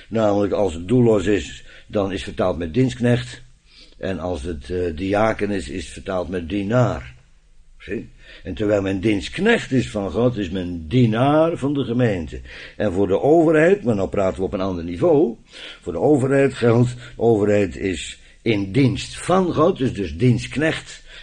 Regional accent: Netherlands; wij zijn van Duits en bloed, zoals u weet. Maar we zijn Nederlanders, naar het schijnt. Of Friese, al nagelang uw voorkeur.

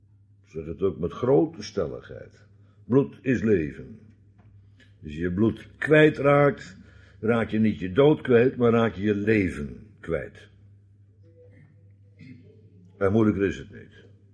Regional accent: Netherlands; normale mensen, dat zijn wij Nederlanders niet, ik wil het graag zo houden trouwens ook nog

